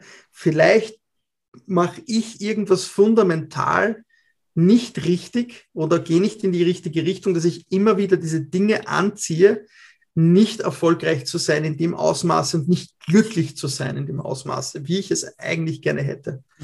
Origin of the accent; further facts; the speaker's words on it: Austria; so wie es bei uns in Österreich ist, bei 8 Mitarbeitern, das ist schon Batzengeld.